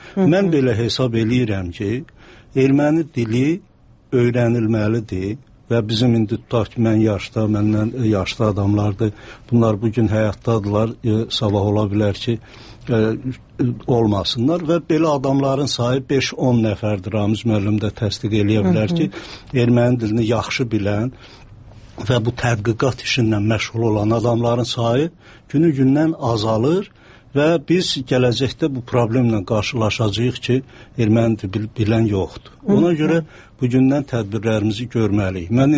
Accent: Armenia; born or raised there; moved away as an adult; now in Azerbaijan

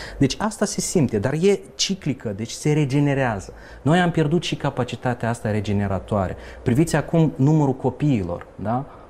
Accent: Bălți, Moldova; Eu sunt bălțean, da? Și sunt, fiind bălțean, sunt moldovean sau basarabean. Fiind basarabean, sunt moldovean și fiind moldovean, sunt român.

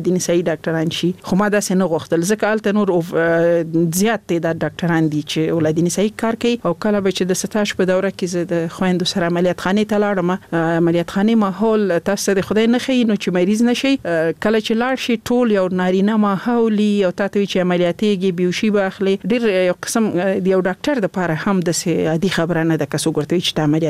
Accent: Laghman, Afghanistan; also born or lived in Nangarhar; زه خپل د لغمان ولایت یم

